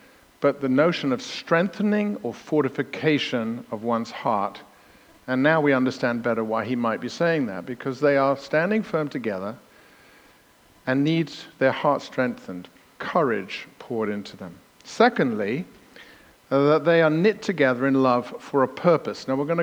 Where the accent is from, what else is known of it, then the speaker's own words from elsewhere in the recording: England, United Kingdom; Now you think I'm verbose as an Englishman, but I've got nothing on Paul.